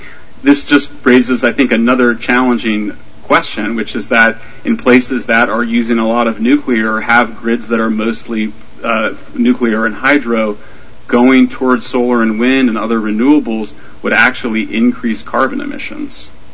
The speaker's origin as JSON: {"language": "English", "region": "California", "country": "United States", "said": "In my home state of California, we've been stuffing a lot of natural gas into the side of a mountain"}